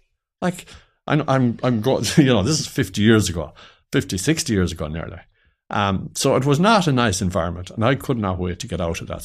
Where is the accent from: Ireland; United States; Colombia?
Ireland; Ballina, Connacht; I was living in Ballina. I'm from Ballina in County Mayo.